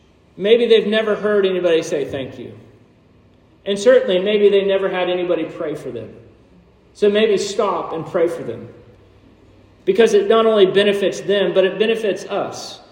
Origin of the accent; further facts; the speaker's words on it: the South, United States; You know, I grew up in the South, and so for me, one of the ways in which we show respect is by saying yes, sir, and yes, ma'am